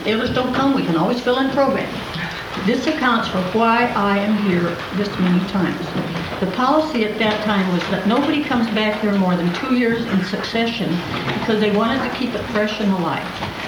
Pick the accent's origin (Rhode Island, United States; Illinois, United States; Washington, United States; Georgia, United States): Illinois, United States; Rock Island; from Rock Island, Illinois